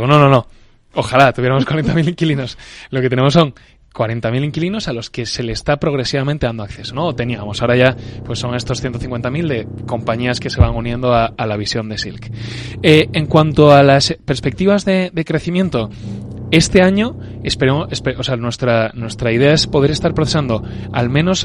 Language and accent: Spanish; Oviedo, Asturias, Spain; moved away; sabes que soy de Oviedo. Cuando vine aquí a estudiar hace 11 años